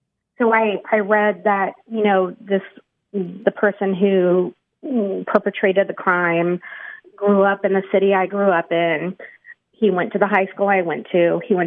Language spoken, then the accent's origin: English; Newbury Park, California, United States; I grew up in Newbury Park.